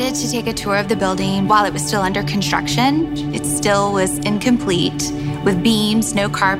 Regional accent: Atlanta, Georgia, United States; born and raised in Atlanta.

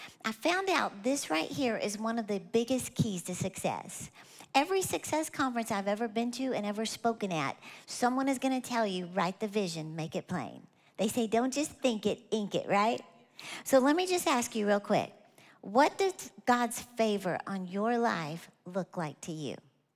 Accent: Texas, United States; I'm from Texas, so this is just a regular pencil.

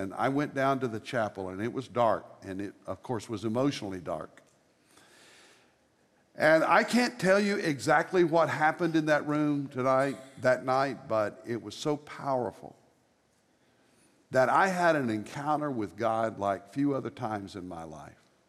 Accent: Fort Worth, Texas, United States; I'm from Fort Worth.

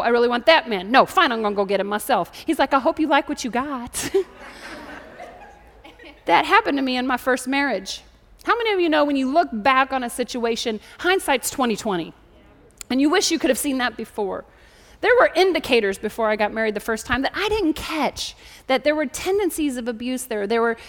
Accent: Canada; I'm Canadian. I don't like hockey either. Don't tell anybody. I think I get disowned by Canada. It's a good thing I live here.

